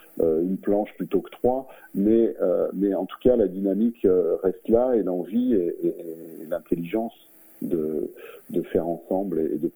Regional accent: Viviers, Auvergne-Rhône-Alpes, France; Moi je suis né à l'époque à Viviers, à l'hôpital de Viviers. J'ai vécu jusqu'à 6-7 ans dans les rues de Viviers en Ardèche, qui est un lieu de patrimoine. Donc j'habitais dans le centre-ville

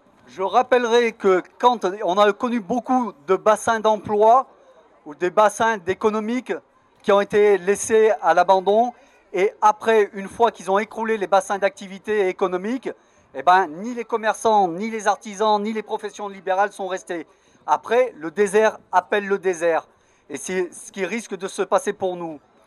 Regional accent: Auvergne-Rhône-Alpes, France; je suis du Vercors, donc d'une zone très excentrée et diffuse.

